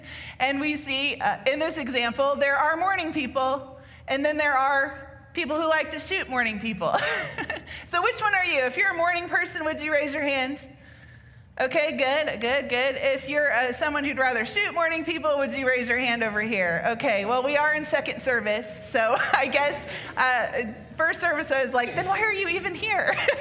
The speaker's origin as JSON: {"language": "English", "region": "Oklahoma", "country": "United States", "tie": "born or raised there", "said": "Now, it wasn't that foreign to us because we grew up in Oklahoma where, again, Sooner or Cowboy"}